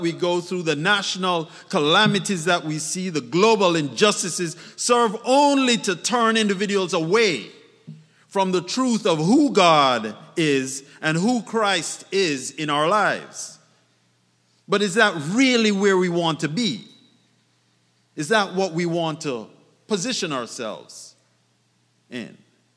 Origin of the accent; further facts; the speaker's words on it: Jamaica; also born or lived in Glasgow, Scotland; So I was born in Glasgow, Scotland, but grew up in Jamaica.